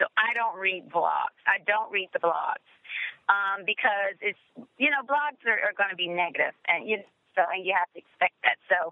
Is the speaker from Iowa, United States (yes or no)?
no; Chattanooga, Tennessee, United States; My husband's from Bangladesh. You know, I'm from Chattanooga, Tennessee.